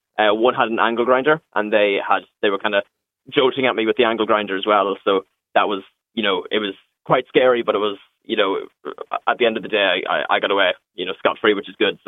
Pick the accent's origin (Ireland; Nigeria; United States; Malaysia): Ireland; Monaghan, Ulster; I'm from Monaghan myself.